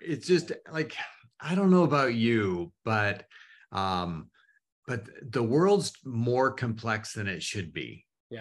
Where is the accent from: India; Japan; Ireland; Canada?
Canada; now in United States; I am a Canadian. And so anybody who hears me say out and about and house, like all of that stuff, it usually shows up somehow and people go, where are you from?